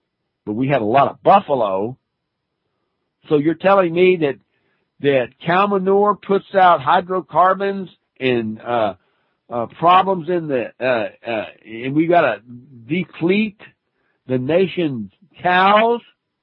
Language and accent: English; Louisiana, United States; for 8 years that I know of, growing up in Caddo Parish, Louisiana.